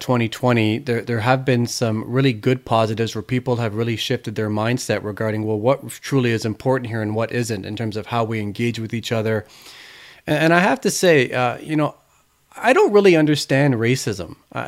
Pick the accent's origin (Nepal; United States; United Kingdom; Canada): Canada; I'm white, I'm Canadian